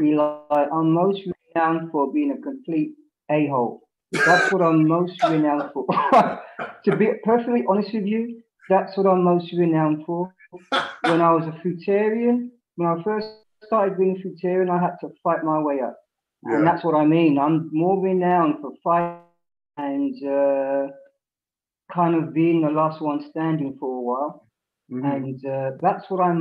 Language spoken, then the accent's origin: English; London, United Kingdom; And I'm the guy from Southeast London.